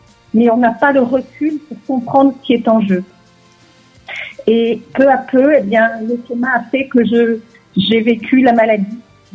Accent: France; born there; moved away as an adult; je suis née en France d'un papa qui était originaire du Maroc, qui avait vécu le déracinement, qui a une origine juive

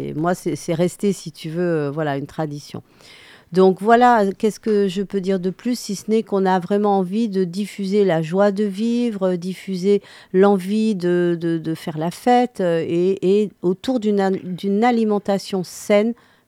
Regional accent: Algeria; born there; moi, j'ai un lien avec le Cambodge, j'ai un lien avec la Sicile, j'ai un lien avec l'Afrique du Nord parce que je suis née en Algérie.

